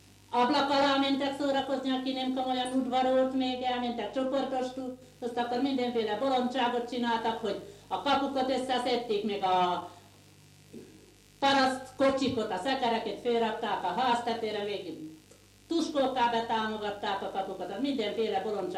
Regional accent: Csatár, Zala, Hungary; born there; Csatrán születtem 1922. március 26

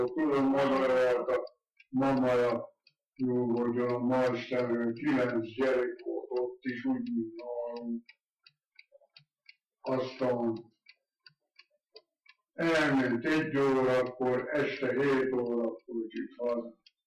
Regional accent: Budapest, Hungary; born there; születtem 1900. második, 9-én Budapesten.

